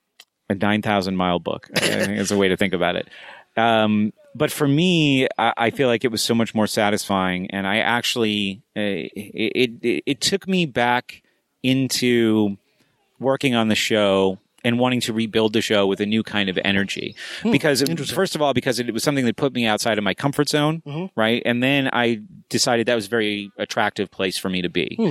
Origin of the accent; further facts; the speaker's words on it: New Hampshire, United States; You know, I lived in New Hampshire, but I grew up in New Hampshire. You know, I was a Free Stater. I moved away and then joined the Free State Project and moved back.